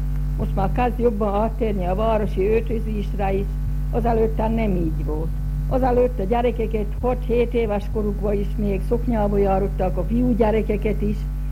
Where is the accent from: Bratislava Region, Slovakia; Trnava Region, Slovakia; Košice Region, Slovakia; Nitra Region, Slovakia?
Trnava Region, Slovakia; Padány; Padaamból születtem 1921-ben. Itt is lakok, itt töltöttem le életemnek legtöbb idejét. Kisközség az a miánk, a Csallóköz szívibe.